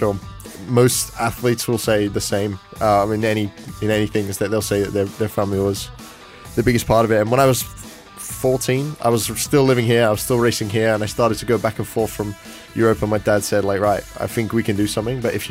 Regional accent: Malaysia; I was born and raised in Malaysia.

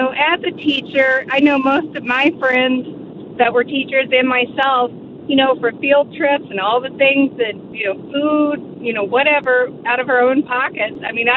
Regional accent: St. Louis, Missouri, United States; But driving home. So, but I'm from St. Louis.

